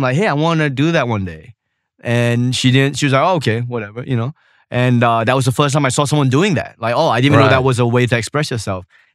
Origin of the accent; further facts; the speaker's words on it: Australia; I come from Australia, so we're used to the Edinburgh.